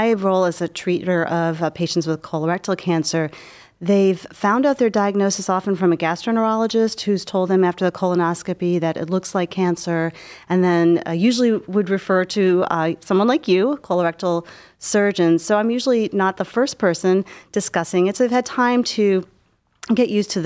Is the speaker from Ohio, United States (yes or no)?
yes; Cleveland, Ohio, United States; Oh, well, I grew up in Cleveland, went to college here in Case